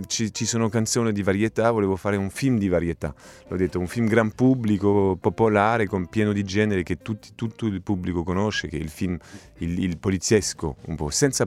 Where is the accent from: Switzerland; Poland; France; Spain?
France; Italian is a second language; perché sono francese